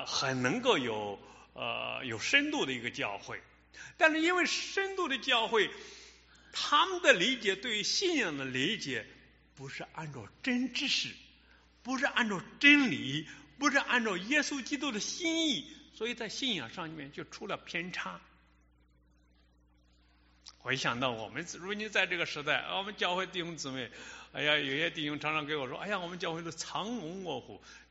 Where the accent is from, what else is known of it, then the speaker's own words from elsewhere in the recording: China; 特别是我们中国人呢，非常注重这一点，